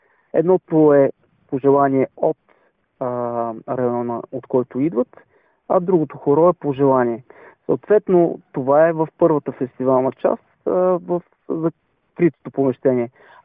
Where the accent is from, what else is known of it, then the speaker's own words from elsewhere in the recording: Velingrad, Pazardzhik Province, Bulgaria; Защото първо ние сме от Велинград